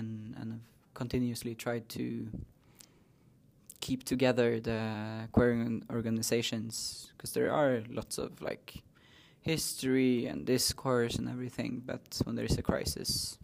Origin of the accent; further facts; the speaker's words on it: Norway; So I'm Sami from my father's family. My mother's side is Norwegian. So I grew up on the Norwegian side of Sapmi.